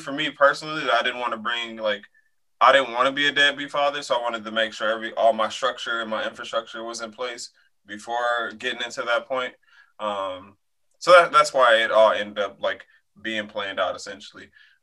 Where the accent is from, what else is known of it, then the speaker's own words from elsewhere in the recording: Flint, Michigan, United States; just growing up in Flint, childhood, like, seeing a lot of brothers, losing a lot of brothers